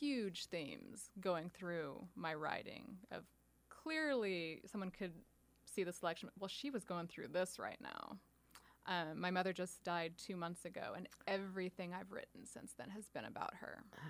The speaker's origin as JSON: {"language": "English", "country": "United States", "said": "For me, I think as an American, I was experiencing a lot of things that maybe some British people didn't."}